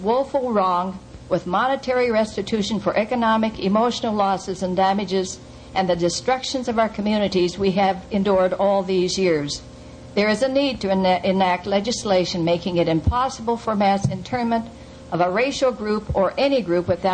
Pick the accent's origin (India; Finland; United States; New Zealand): United States; Washington; born there; I was born in the Yakima Valley in the state of Washington. I am from a pioneer farming family.